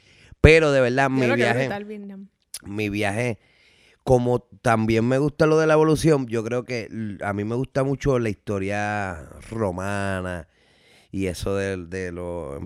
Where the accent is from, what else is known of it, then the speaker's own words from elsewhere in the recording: Puerto Rico; como todo puertorriqueño, soy católico, o sea, soy católico. Uh-huh. Ya no soy católico